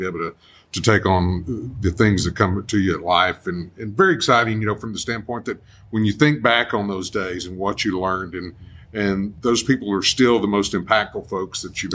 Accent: Roscoe, Texas, United States; as I got into high school, of course, was a part of the FFA chapter there in my hometown of Roscoe, Texas, which is out in the middle of kind of nowhere, West Texas.

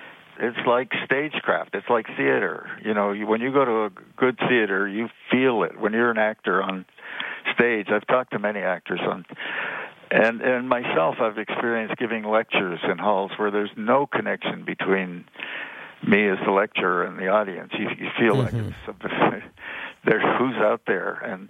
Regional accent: Canada; I grew up in Canada

